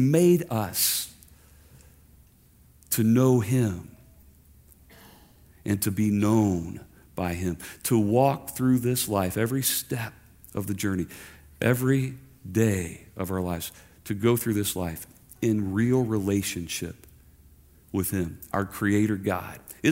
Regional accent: Kentucky, United States; Like, I'll tell you, I come from Kentucky, right? Like your Pastor John.

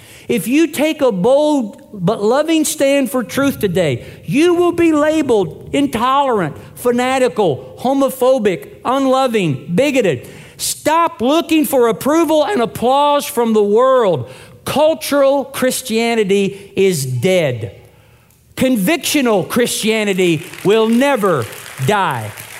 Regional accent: Kentucky, United States; Let me tell you about a great revival that took place years ago in my home state of Kentucky.

